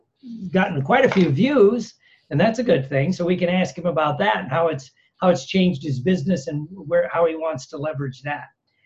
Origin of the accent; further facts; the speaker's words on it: Indiana, United States; I grew up in Northwest Indiana with a lot of different nationalities.